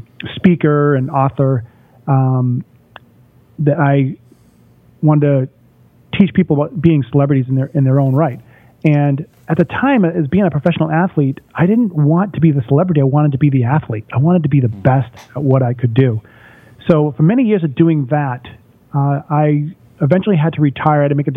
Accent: Massachusetts, United States; I'm this guy that born and raised in the East Coast, Boston, Massachusetts, outside of Boston area, in a small little mill town.

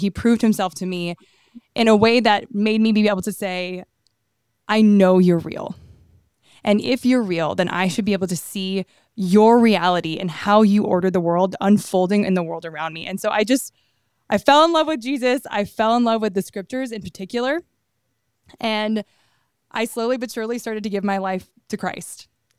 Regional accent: Louisiana, United States; And we had all gone to Catholic school our whole lives because we're all from South Louisiana.

